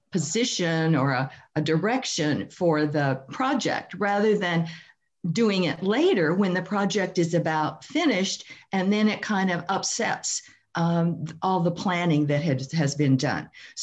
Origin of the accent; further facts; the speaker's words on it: Edmonds, Washington, United States; from Edmonds, Washington, and have a couple of comments.